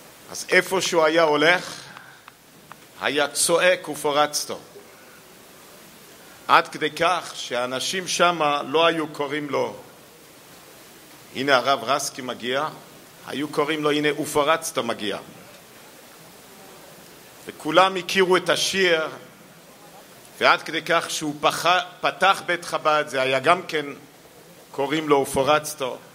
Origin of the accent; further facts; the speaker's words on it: Morocco; אני נולדתי במדינה ערבית וגדלתי במדינה ערבית, כי ההורים שלי, הרבי שלח אותם למרוקו בשנת תופשין חוף.